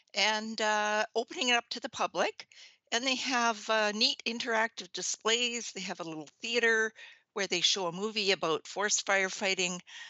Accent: Sioux Lookout, Ontario, Canada; born there; I was born in Sault Lookout. Actually, where we lived was on a lands and forest base. So there was a lake nearby where the bush planes landed.

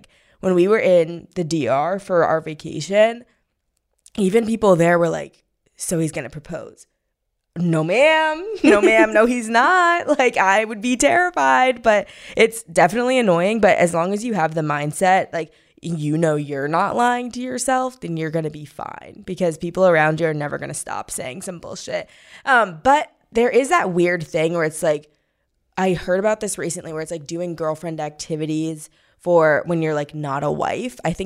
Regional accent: Missouri, United States; So, I totally get this because, babes, I'm from Missouri. The girls have 3 kids already.

